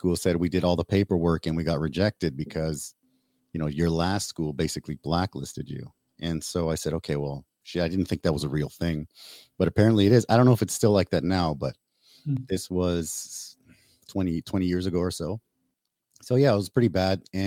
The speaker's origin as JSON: {"language": "English", "country": "Canada", "tie": "born or raised there", "moved": "yes", "said": "I speak Spanish with my family. My family's from Mexico. And of course, being born and raised in Canada, I speak English."}